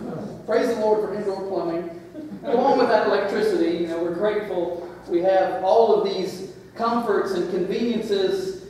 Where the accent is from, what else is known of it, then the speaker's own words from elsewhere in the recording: Ohio, United States; We had one when I was a kid growing up in Ohio